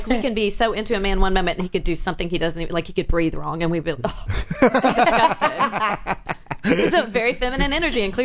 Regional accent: Charleston, South Carolina, United States; also born or lived in Columbia; I'm from South Carolina, so Charleston and Columbia.

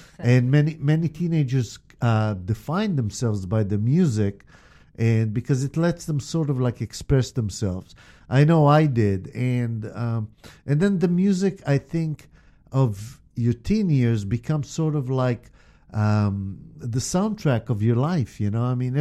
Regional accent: Israel; I mean, I'm from Israel, and I also liked American music, European music and stuff.

